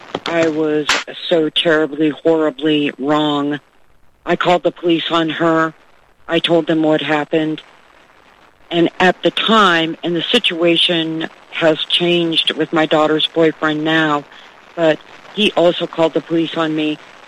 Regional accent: Castle Rock, Colorado, United States; I'm from Castle Rock, Colorado.

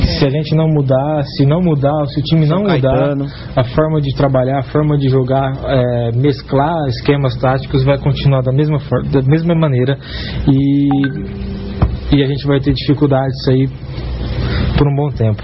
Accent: São Paulo, Brazil; Sou aqui do interior de São Paulo.

